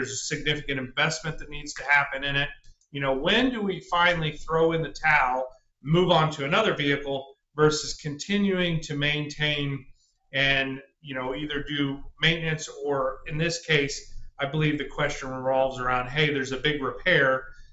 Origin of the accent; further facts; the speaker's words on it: Joplin, Missouri, United States; also born or lived in Michigan / Indiana; I'm from the Joplin area, so I'm a local from, you know, Southwest Missouri. I did spend some time growing up in the southern part of Michigan and the northern part of Indiana.